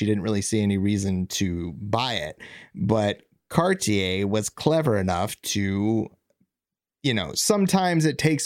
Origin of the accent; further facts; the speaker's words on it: Virginia, United States; And if you are familiar with McLean, Virginia, which I am, because I'm from Virginia, and I've heard of McLean, Virginia, that's who it's named after.